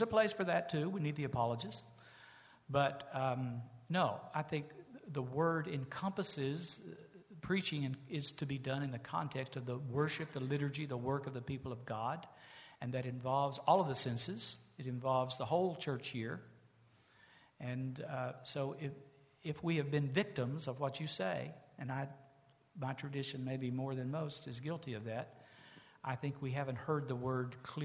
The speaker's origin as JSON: {"language": "English", "region": "the South", "country": "United States", "tie": "born or raised there", "said": "I can remember hearing African-American preachers in their churches as I was growing up in the South"}